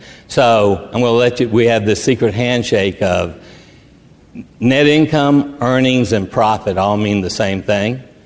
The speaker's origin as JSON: {"language": "English", "region": "Texas", "country": "United States", "accent": "Texan", "said": "I said, man, I'm struggling with English. I'm speaking Texan."}